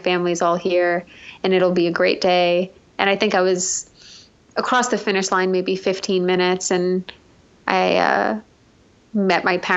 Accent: New York City, New York, United States; New York City is where I grew up. So it is kind of like my hometown marathon.

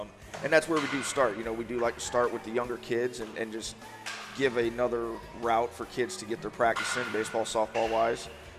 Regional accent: Florida, United States; also born or lived in Atlanta; you know, we came from Atlanta. I'm from Florida originally.

